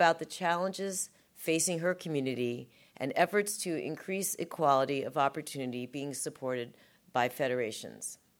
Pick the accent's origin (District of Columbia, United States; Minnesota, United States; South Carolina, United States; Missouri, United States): District of Columbia, United States; Washington; So welcome to my hometown, and I hope you're enjoying this glorious fall weather. This is typical November weather for Washington.